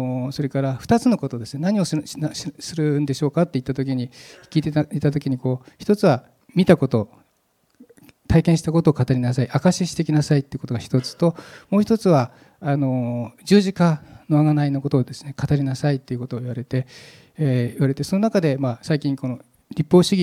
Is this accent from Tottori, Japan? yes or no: no; Nagano, Japan; 私の田舎、私は長野で農業をしていたんですけど、野菜を作っていた時に